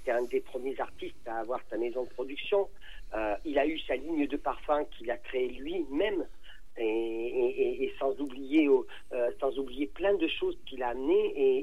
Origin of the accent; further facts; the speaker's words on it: Confolens, Nouvelle-Aquitaine, France; now in Limoges, France; je suis natif de Confolens en Charente, mais maintenant je vis à Limoges.